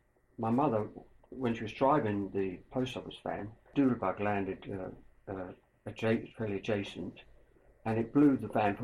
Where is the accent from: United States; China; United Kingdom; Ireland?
United Kingdom; Chelmsford, East of England; born there; I was born in Chelmsford, Essex. All my family were around there.